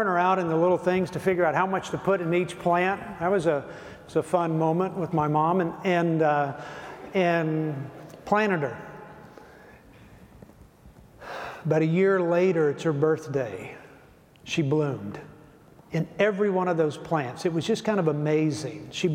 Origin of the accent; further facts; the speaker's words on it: Louisiana, United States; also born or lived in West Texas; now in Longview, United States; I was born in West Texas, raised in southern Louisiana, and I live in Longview, Texas now